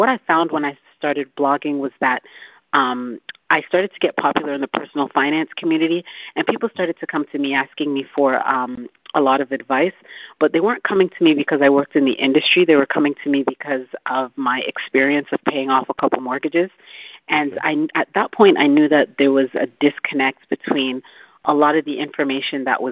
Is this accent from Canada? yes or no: yes; Canada; now in United States; I'm originally from Canada, so the majority of my career was in Canada